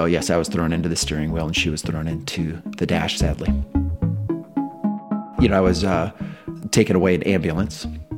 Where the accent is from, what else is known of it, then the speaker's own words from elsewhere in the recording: Waverly, Iowa, United States; You know, I'm a Midwesterner. I grew up in Waverly, Iowa. You know, life was great in Waverly.